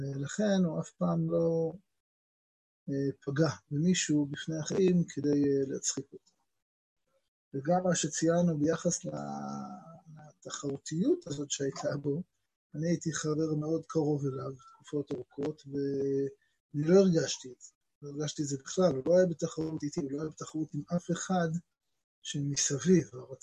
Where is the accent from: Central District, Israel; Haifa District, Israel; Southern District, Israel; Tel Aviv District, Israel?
Central District, Israel; Ra'anana; רועי ואני גדלנו יחד ברעננה